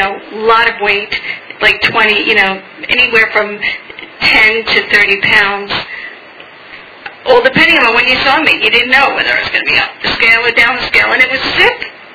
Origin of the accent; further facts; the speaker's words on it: New York, United States; moved away as an adult; I'm from New York, and I moved here in 1999 to pursue a dream to be a screenwriter